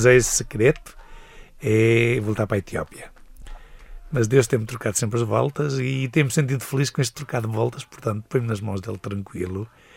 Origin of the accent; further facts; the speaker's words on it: Sinfães, Porto, Portugal; born there; Foi a terra onde eu nasci, é uma terra que eu comungo muito, portanto, que é pelo aspecto telúrico, nós vivemos na serra, portanto, ali entre o rio e a serra